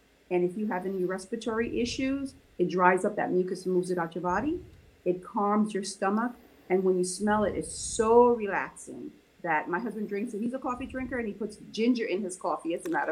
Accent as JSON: {"language": "English", "country": "Jamaica", "said": "\"Well, I'm from Jamaica. I love tea. My grandfather lived to be 107, drinking tea."}